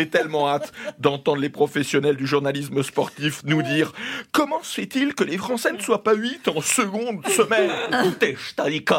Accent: Corsica, France; J'ai grandi en Corse. Tout le monde est excité en permanence.

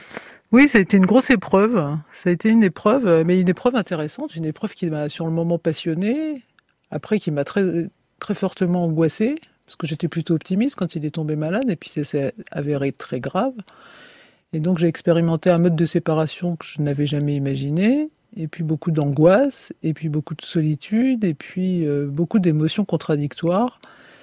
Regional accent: France

